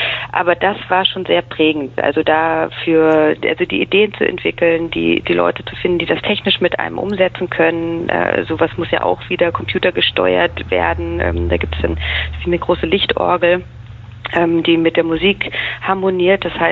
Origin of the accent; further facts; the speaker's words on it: Munich, Bavaria, Germany; moved away as an adult; now in Berlin, Germany; Ich bin aufgewachsen, geboren und aufgewachsen in München, in Bayern, und bin nach dem Abitur zum Studieren nach Berlin gegangen, beziehungsweise ich habe in Berlin gelebt und in Potsdam habe ich Kulturarbeit studiert.